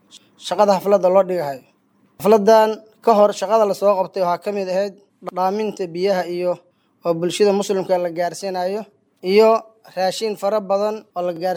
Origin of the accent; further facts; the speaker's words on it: Lower Shabelle, Somalia; ani waxaan ka socdaa gobolka Shabeelada Hoose wilaayada gobolka Shabeelada Hoose waa wilaayada badna leh barina leh wabi